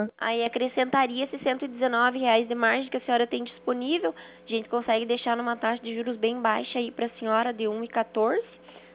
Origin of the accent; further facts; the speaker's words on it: Guarapuava, Paraná, Brazil; Sou daqui de Guarapuava.